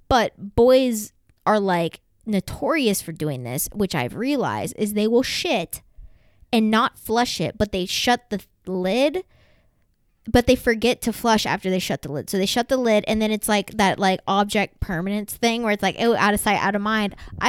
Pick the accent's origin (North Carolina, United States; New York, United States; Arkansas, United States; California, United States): Arkansas, United States; Yeah, I mean, I'm from Arkansas, but you know, it's not like that.